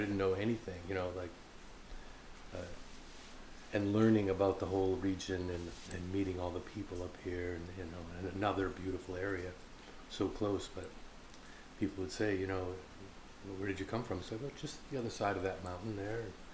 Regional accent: Orrington, Maine, United States; I grew up in Orrington, which is outside of Brewer, Bangor.

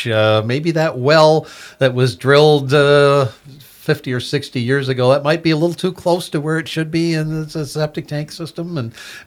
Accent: Michigan, United States; Yeah, I grew up in Southwest Michigan in the building business. I spent some time in real estate down there.

